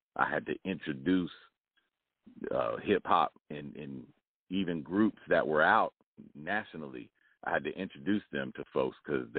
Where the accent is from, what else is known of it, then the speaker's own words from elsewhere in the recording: Boston, Massachusetts, United States; also born or lived in Phoenix / Albuquerque; we were in Boston because I was born in Phoenix and then moved with my family to Boston. And then ended up living outside of the city of Boston.